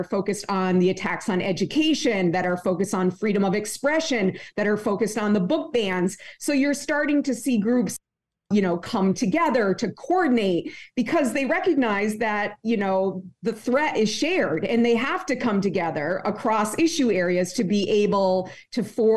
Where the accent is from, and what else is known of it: Vermont, United States; born or raised there